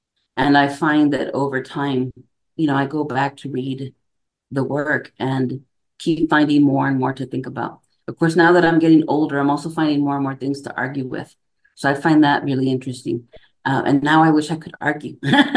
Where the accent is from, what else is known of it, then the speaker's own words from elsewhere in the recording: Texas, United States; And so I'm from the Rio Grande Valley, and I actually didn't encounter borderlands until I was in college, early 90s in upstate New York.